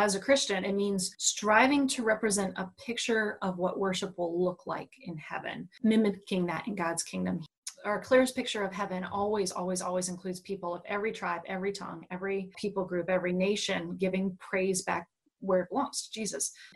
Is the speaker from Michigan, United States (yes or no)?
yes; Michigan, United States; now in Cincinnati, United States; I'm from Northern Michigan, but I've been in Cincinnati for well over a decade now